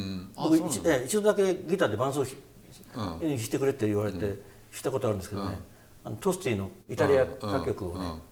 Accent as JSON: {"language": "Japanese", "region": "Iwate", "country": "Japan", "tie": "born or raised there", "said": "いや、実は僕は出身は岩手で、子供の頃小学生自分は大滝さんと一緒にね、同じ年でしょっちゅうチャンバラごっこしたり、相撲取ったりね、遊んでたんです。"}